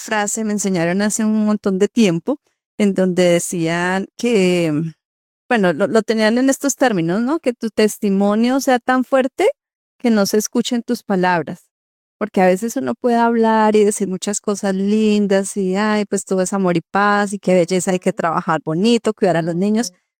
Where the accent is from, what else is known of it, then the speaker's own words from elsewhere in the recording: Zipaquirá, Cundinamarca, Colombia; now in Cali, Colombia; yo no soy de acá de Cali, ¿no? Yo soy de Zipaquirá. Zipaquirá es un municipio muy pequeño.